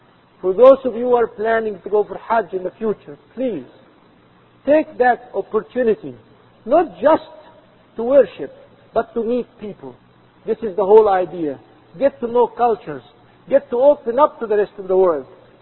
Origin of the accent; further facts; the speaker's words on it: Egypt; English is a second language; I remember when I was growing up in Egypt as a young man.